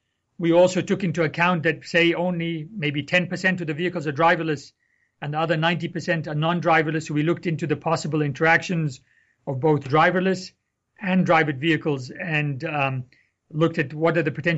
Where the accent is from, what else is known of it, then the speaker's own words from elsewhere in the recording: Egypt; I'm originally from Egypt, and we have similar intersections without any automation.